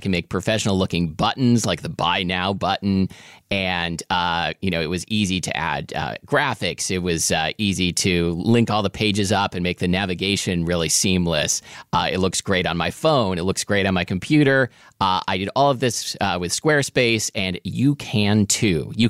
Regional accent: Portland, Oregon, United States; absolutely grew up with dim sum in Portland, Oregon.

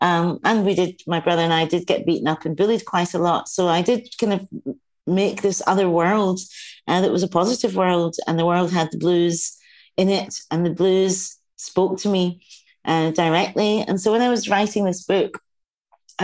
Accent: Scotland, United Kingdom; accent: Scottish; because they couldn't hear your Scottish accent because they're too busy seeing your face.

